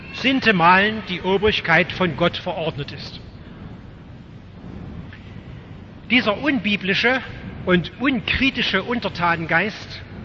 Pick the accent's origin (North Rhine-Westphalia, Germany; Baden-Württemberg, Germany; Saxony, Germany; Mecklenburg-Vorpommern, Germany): Saxony, Germany; Dresden; born there; Ich bin in Dresden geboren, ich bin oft als Kind an dieser Kirche vorbeigegangen.